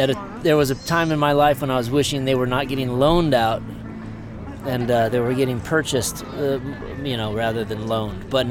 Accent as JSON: {"language": "English", "town": "Boulder", "region": "Colorado", "country": "United States", "tie": "born or raised there", "said": "So I grew up in Boulder, same house that my mom grew up in."}